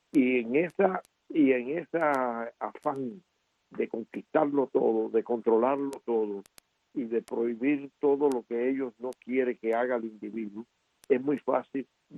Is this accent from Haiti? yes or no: no; Pinar del Río, Cuba; que yo soy de Pinar del Río